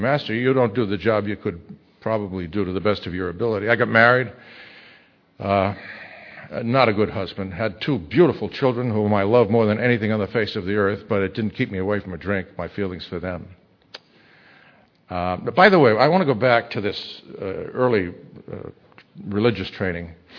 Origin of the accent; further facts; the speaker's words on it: New England, United States; And I grew up in New England. I love to drive in snow.